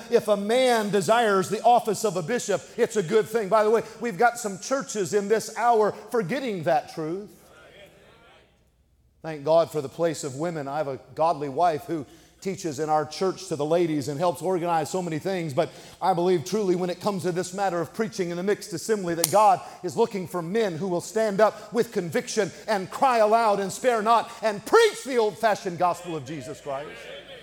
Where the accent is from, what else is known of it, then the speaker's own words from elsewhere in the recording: California, United States; I'm from California. We have no groups like yours really in California, none.